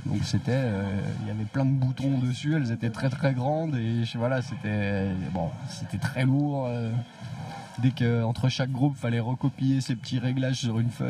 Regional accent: Saint-Étienne, Auvergne-Rhône-Alpes, France; Alors moi, je suis pas de Grenoble à la base. Je viens de Saint-Étienne.

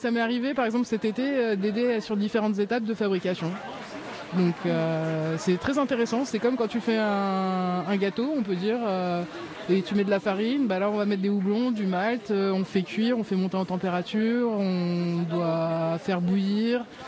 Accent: Paris, Île-de-France, France; Alors, je viens de Paris

